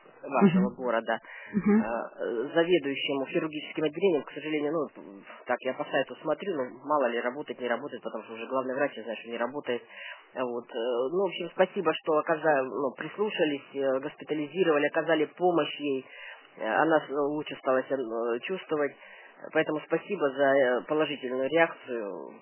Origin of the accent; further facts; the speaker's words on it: Krasnodar, Krasnodar Krai, Russia; Я из Краснодара.